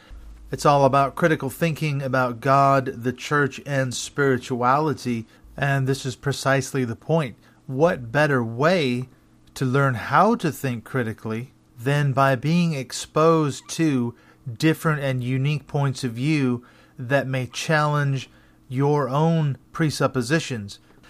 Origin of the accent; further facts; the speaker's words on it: United States; now in United Kingdom; as an American living abroad for nearly 12 years now, it's been interesting to gain a different perspective or different point of view on America